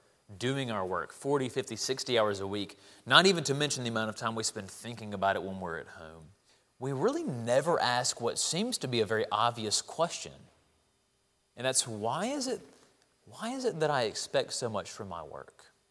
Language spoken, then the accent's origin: English; Jackson, Mississippi, United States; I'm from Jackson, Mississippi. A few years back, I was at my parents' house where they still live